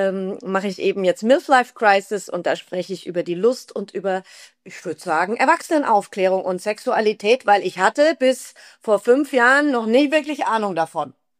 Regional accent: Fürstenfeldbruck, Bavaria, Germany; ich bin ursprünglich aus Fürstenfeld, Brooklyn, sage ich immer ganz gerne. Das ist Fürstenfeldbruck bei München, also schön im Speckmantel von München.

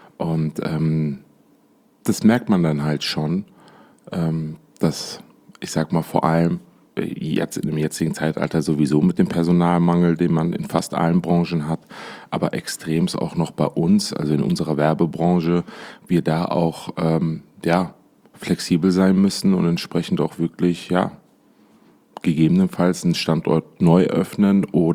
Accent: Essen, North Rhine-Westphalia, Germany; now in Düsseldorf, Germany; geboren in Essen, im Pott. Eigentlich bin ich ein Pottjunge, bin seit mittlerweile 7 Jahren in Düsseldorf.

